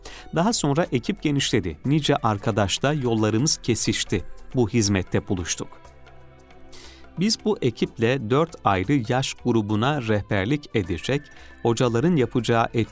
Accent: İzmir, Turkey; İzmirli bir ailenin çocuğu olarak dünyaya geldim. İzmir'in ortamı malum, bizler de başarılı çocuklarız.

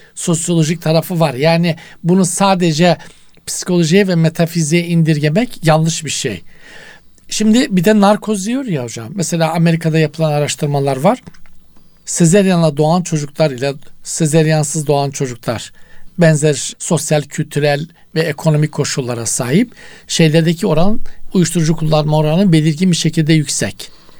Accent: Black Sea Region, Turkey; insanın zaten tırnak içinde bir tarafını mucurum derler bizim Karadeniz'de.

